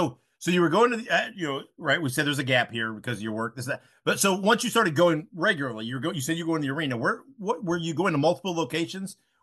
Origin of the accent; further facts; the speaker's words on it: Indiana, United States; Because like for most of us, I grew up in the Midwest, right? I grew up in Indiana.